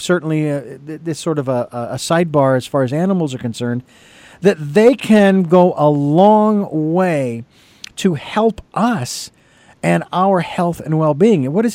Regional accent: Phoenix, Arizona, United States; now in Santa Barbara, United States; when I have been walking the streets of Phoenix, which is my hometown, which is where you are these days, in that general area, and even here in Santa Barbara

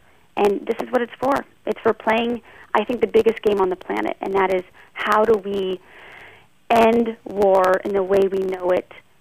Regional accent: Honey Creek, Iowa, United States; I grew up in Honey Creek, Iowa, on 40 acres of land.

